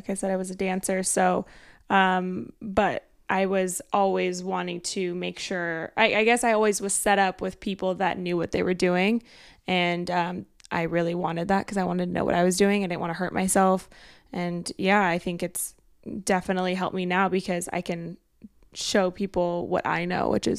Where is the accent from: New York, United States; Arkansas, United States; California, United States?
California, United States; Temecula; also born or lived in Arizona; So I am from Temecula, California, which is a very small town near San Diego. A lot of people know it because of its wine country. And I also lived in Arizona